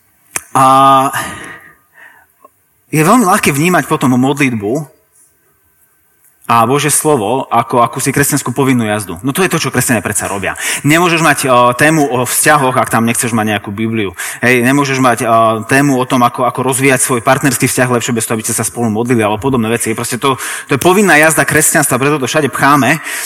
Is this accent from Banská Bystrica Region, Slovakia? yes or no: no; Trnava, Trnava Region, Slovakia; som z Trnavy.